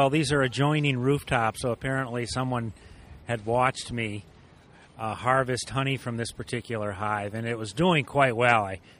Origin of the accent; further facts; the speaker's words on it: Becket, Massachusetts, United States; I'm from Beckett, Massachusetts in the Berkshires, about 155 miles north of New York City.